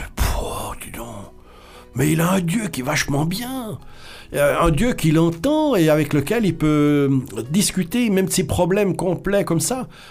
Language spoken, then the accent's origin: French; Switzerland; j'habite en Suisse et j'ai grandi en Suisse.